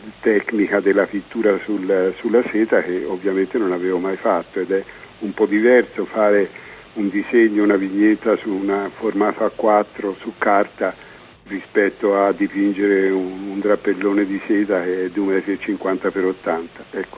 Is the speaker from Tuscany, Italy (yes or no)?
yes; Siena, Tuscany, Italy; che sono senese e contradaiolo